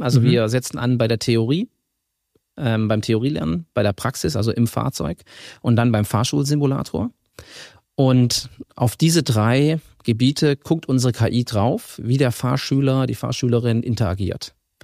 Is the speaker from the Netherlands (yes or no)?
no; Lower Saxony, Germany; born there; ich bin in Ostfriesland geboren